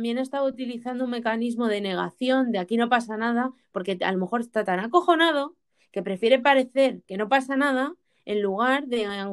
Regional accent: Madrid, Community of Madrid, Spain; Porque yo como madrileña, por ejemplo, desde aquí hemos visto como el resto de España

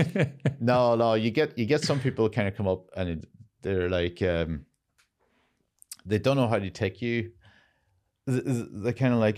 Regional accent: County Donegal, Ireland; Like if I started my sets going, oh, I'm from Donegal

